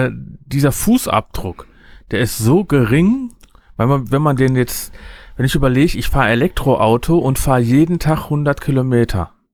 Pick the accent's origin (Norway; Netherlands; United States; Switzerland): Netherlands; born there; German is a second language